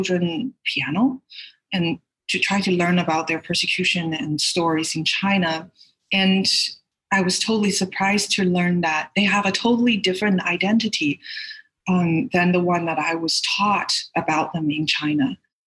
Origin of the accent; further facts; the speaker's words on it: Canada; now in United States; I'm a Canadian actress. I live in the States right now.